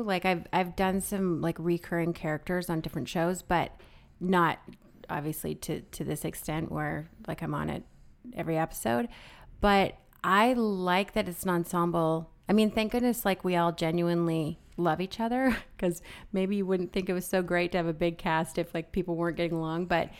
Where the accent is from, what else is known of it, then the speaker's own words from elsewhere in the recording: British Columbia, Canada; also born or lived in Alberta; I'm like a BC girl for sure.